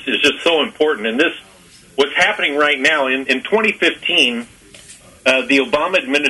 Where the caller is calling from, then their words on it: Overland Park, Kansas, United States; I'm calling from Overland Park